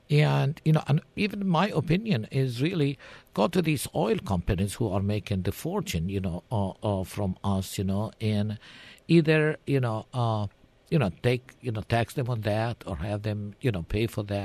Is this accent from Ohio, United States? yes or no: no; Texas, United States; I'm the most qualified as a Texan. I have pride. I have respect for the state.